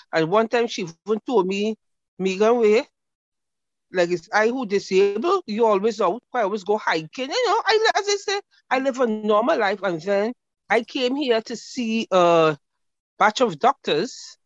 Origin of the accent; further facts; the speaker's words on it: Trinidad & Tobago; born there; moved away; I was born in Trinidad. I migrated here in 1996.